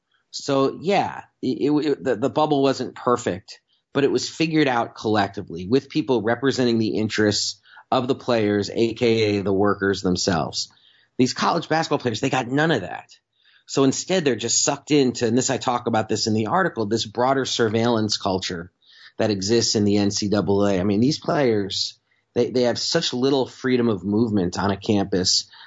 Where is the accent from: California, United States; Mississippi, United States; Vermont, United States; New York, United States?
New York, United States; I'm from New York, so I'll talk about that all day.